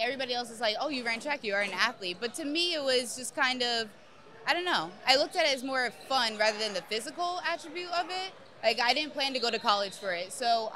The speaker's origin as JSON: {"language": "English", "town": "Little Silver", "region": "New Jersey", "country": "United States", "tie": "born or raised there", "said": "I was born and raised in Little Silver, New Jersey. I always grew up in Monmouth County."}